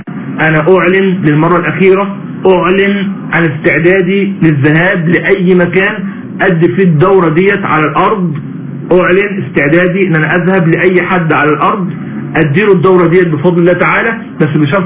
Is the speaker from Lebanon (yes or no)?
no; Mansoura, Dakahlia, Egypt; يعني مثلا احنا من المنصورة فنطلع دمياط الجديدة